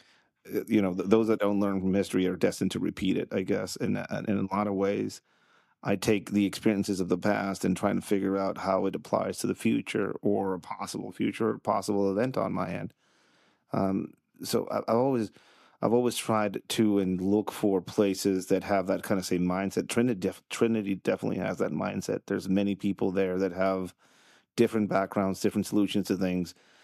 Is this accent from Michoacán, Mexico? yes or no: no; Tijuana, Baja California, Mexico; I grew up in Tijuana.